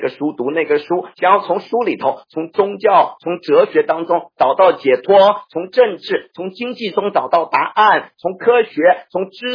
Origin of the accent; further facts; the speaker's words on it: China; 我们中国人说书中自有黄金屋，书中自有颜如玉。